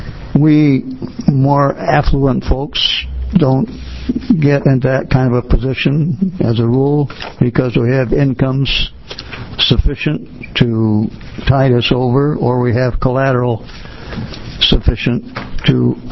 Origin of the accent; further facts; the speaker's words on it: Silverton, Oregon, United States; I'm from Silverton, Oregon.